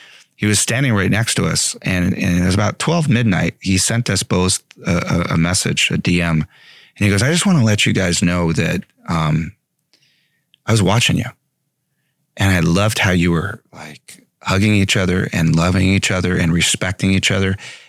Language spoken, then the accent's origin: English; Los Angeles, California, United States; but the way I did it, I'm from East LA.